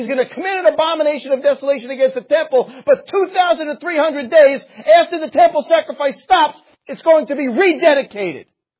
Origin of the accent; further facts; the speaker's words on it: Bronx, New York, United States; Well, I'm from the Bronx, okay? How about them Yankees?